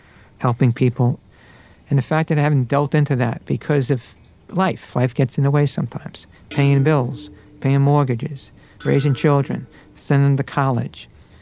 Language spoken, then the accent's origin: English; Brooklyn, New York, United States; also born or lived in Sunset Park; I grew up as an Irish Catholic in Brooklyn, and OLPH was up the hill right there in Sunset Park, and I went to Catholic school.